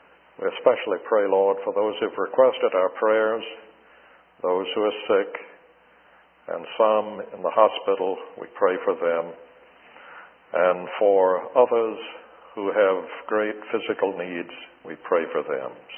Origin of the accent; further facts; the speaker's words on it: Birmingham, Alabama, United States; I grew up in the First Presbyterian Church of Birmingham, Alabama, and I attended Sunday school pretty regularly.